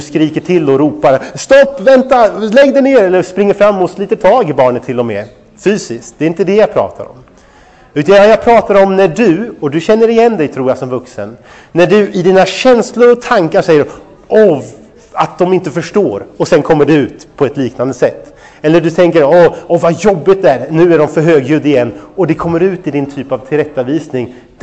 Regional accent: Örebro, Örebro County, Sweden; moved away as an adult; När jag flyttade hemifrån och flyttade till Göteborg för att studera där nere, så jag kommer från Örebro då

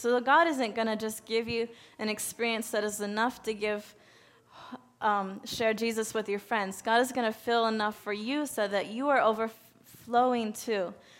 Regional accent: United States; And I was like, "Hi, you know, I'm from America too."

